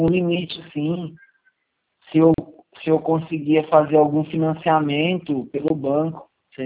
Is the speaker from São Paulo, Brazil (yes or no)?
yes; Ribeirão Preto, São Paulo, Brazil; eu sou daqui de Ribeirão Preto.